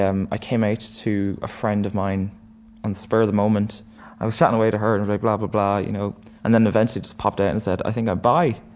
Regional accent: Dublin, Leinster, Ireland; now in Letterkenny, Ireland; I've lived here for 13 years. I'm originally from Dublin, and we moved here in 2000.

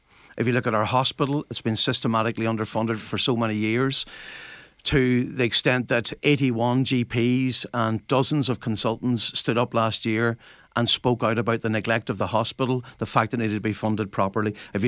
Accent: Buncrana, Ulster, Ireland; I'm from Buncrana

